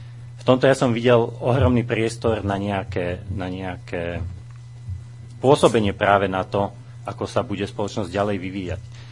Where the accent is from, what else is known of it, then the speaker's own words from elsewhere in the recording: Trenčín, Trenčín Region, Slovakia; pretože som z Trenčína, nemusel by som dochádzať